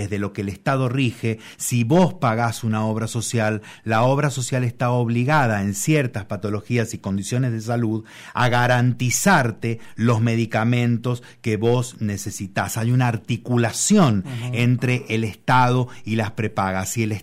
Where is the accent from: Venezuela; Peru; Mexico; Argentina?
Argentina; como argentinos y argentinas, como ciudadanos y ciudadanas de este país